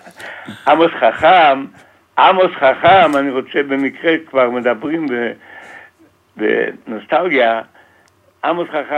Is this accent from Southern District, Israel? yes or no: no; Jerusalem, Jerusalem District, Israel; אני ירושלמי, אני ארץ ישראלי בדם, בנפש וברוח ובנשמה